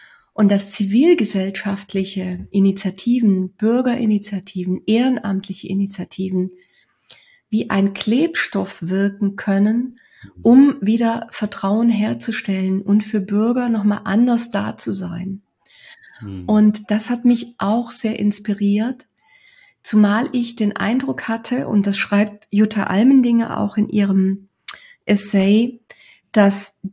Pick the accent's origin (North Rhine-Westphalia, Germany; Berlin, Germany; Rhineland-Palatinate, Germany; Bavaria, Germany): North Rhine-Westphalia, Germany; Düsseldorf; in Düsseldorf, in meiner Heimatstadt